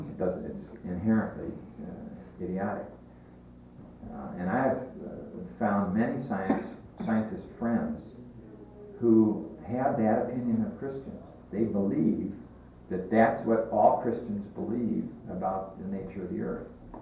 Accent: Michigan, United States; also born or lived in Minnesota; but I lived in Minnesota and I grew up in Michigan, so I know of what I speak.

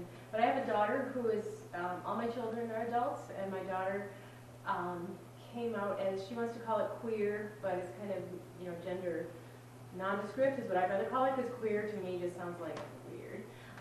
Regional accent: Buffalo, Minnesota, United States; Minnesota, Buffalo, Minnesota.

